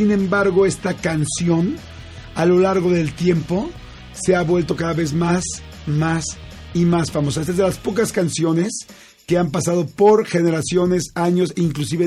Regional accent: Mexico; ya saben cómo somos los mexicanos

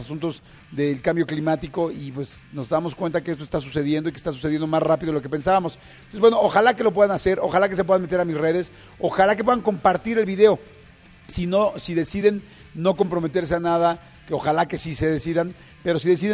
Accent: Mexico; me hicieron el favor de invitarme la gente de la ONU como mexicano

